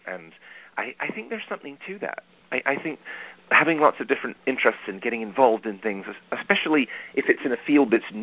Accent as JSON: {"language": "English", "region": "London", "country": "United Kingdom", "tie": "born or raised there", "also_born_or_lived": "New York City / Boston", "moved": "as an adult", "lives_now": "United States", "said": "I was born in New York City, which is surprising given my accent. But my parents moved to the UK when I was an infant, and I grew up in London. Then I moved back to the States in my 20s, and I lived in Boston and New York for many years"}